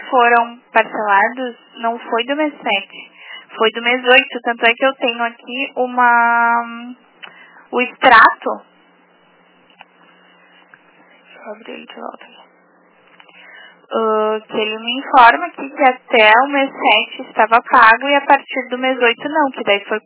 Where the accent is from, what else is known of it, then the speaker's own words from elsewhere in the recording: Rio Grande do Sul, Brazil; tu poderia me passar o telefone dali, porque nós somos do Rio Grande do Sul.